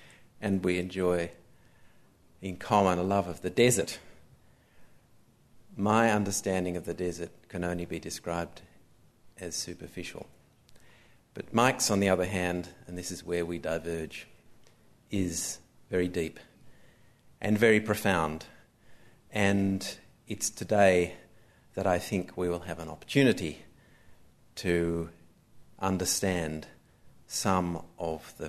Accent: England, United Kingdom; accent: English; now in Australia; I guess I've retained some of my English accent and I haven't retained my English passport. We are both thorough Australianists through and through

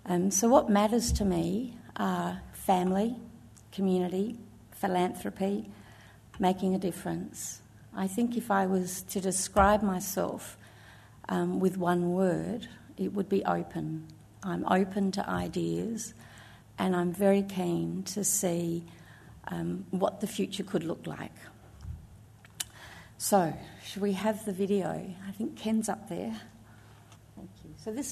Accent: Adelaide, South Australia, Australia; I grew up in Adelaide, one of 4 children for

